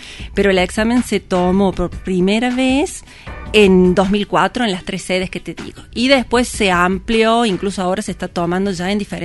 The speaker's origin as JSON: {"language": "Spanish", "region": "Córdoba", "country": "Argentina", "said": "yo vengo de Córdoba, de la Universidad Nacional de Córdoba. Soy profesora de lengua castellana"}